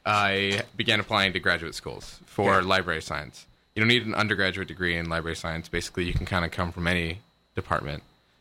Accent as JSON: {"language": "English", "region": "Illinois", "country": "United States", "lives_now": "Hawaii, United States", "said": "I'm originally from Illinois."}